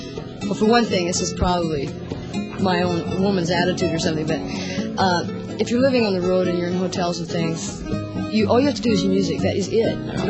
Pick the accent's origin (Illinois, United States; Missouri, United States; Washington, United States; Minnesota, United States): Washington, United States; I'm from Washington State.